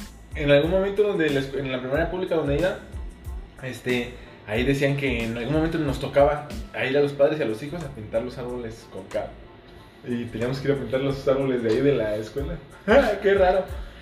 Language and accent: Spanish; Michoacán, Mexico; A mí también muchas veces me dicen que no, que yo no soy de Michoacán. Que no soy de Michoacán porque no hablo ¡Fierro pariente! O no sé qué.